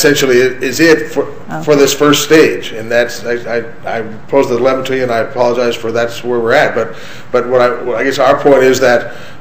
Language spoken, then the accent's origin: English; Las Vegas, Nevada, United States; I was so worried about having shoes to wear in the cold weather because I'm from Las Vegas